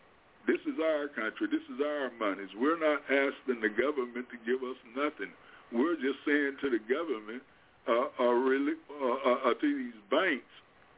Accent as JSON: {"language": "English", "country": "United States", "said": "I said, first of all, I am an American. I am a taxpaying American, and so is my community."}